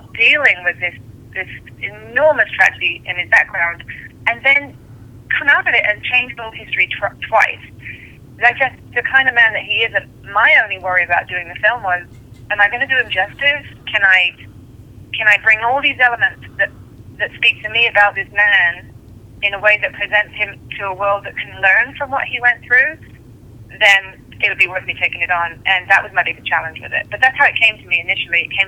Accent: England, United Kingdom; also born or lived in Australia; now in United States; I was born and raised in England, and then I spent a lot of time backpacking around Australia, and then I came to America.

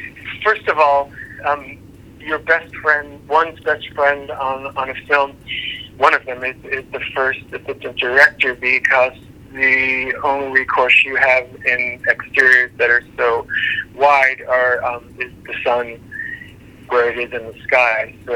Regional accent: New York City, New York, United States; I grew up in New York City

